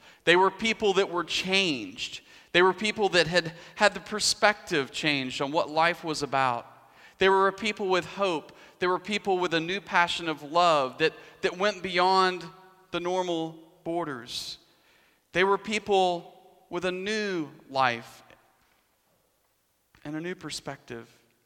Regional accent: Arkansas, United States; I grew up in Arkansas, and so I grew up a Cowboys fan in the 90s.

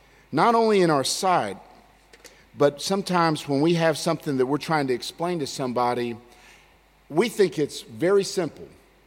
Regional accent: Lookout Mountain, Georgia, United States; We had a driveway in the where I grew up on Lookout Mountain in North Georgia in the United States.

